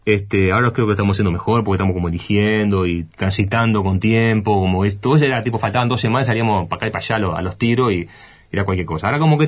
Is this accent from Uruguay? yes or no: yes; Uruguay; mirá, nosotros somos de Uruguay